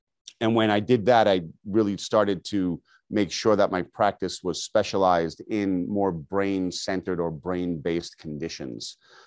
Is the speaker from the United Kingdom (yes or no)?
no; Queens, New York, United States; I grew up in New York City and Queens, New York in particular.